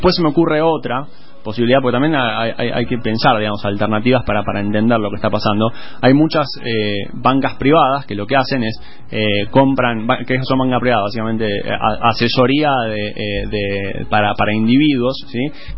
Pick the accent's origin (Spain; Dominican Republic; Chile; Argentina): Argentina; Bahía Blanca, Buenos Aires Province; yo soy de Bahía Blanca, les mando un saludo